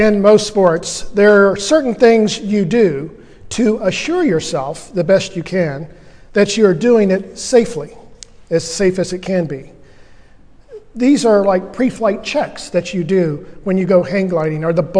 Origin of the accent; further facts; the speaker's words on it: Winter Haven, Florida, United States; You Know You Grew Up in Winter Haven, which is, most of you know, my hometown over in Central Florida.